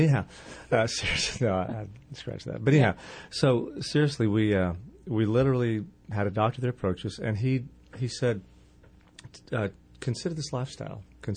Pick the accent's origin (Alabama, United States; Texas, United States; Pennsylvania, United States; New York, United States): Alabama, United States; I grew up in Alabama eating, you know, meat all three meals.